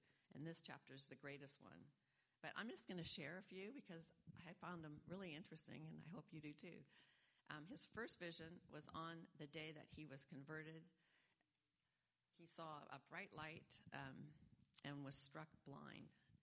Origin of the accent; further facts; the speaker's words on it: California, United States; But I know this verse is as true for you as it is for me in my hometown where I live in California.